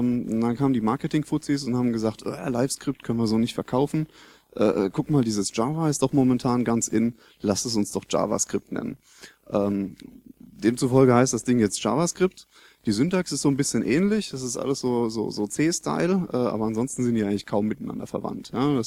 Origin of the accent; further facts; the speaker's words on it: Mannheim, Baden-Württemberg, Germany; Ich komme aus dem Raum Zeitlabor in Mannheim.